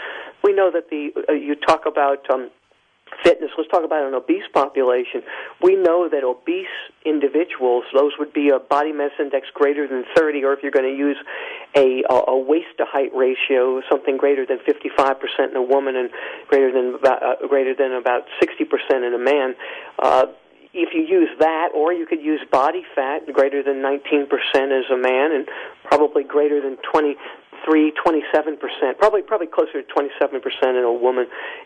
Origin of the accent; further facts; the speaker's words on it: New Orleans, Louisiana, United States; affiliated in my hometown, New Orleans